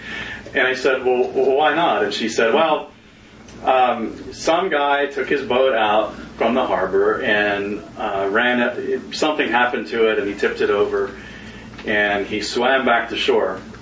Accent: the South, United States; growing up in the South, I never, for some reason, ever had the opportunity to go to Charleston.

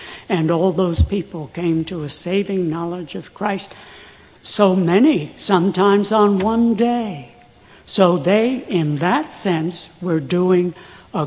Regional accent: Wanaque, New Jersey, United States; I went to the bar in my hometown in Wanacue

